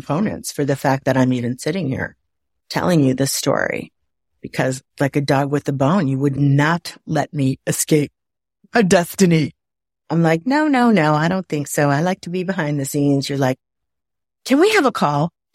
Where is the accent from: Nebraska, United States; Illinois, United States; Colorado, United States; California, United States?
Illinois, United States; Waukegan; And I don't know, because I'm from Waukegan, Illinois.